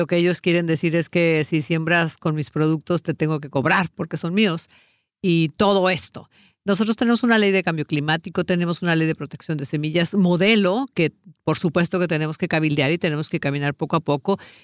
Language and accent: Spanish; Michoacán, Mexico; Yo vengo de una tierra de Michoacán, uh-huh, donde somos los mejores productores de aguacate